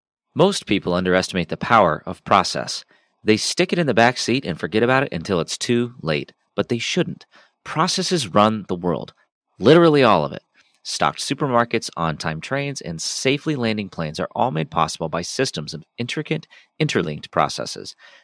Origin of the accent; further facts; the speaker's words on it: Midwest, United States; because I'm from the Midwest.